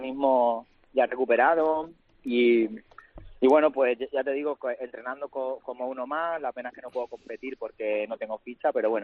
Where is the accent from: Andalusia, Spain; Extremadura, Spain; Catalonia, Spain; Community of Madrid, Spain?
Extremadura, Spain; Mérida; Un equipo de mi tierra, la verdad que sería algo muy bonito, y sobre todo con el Mérida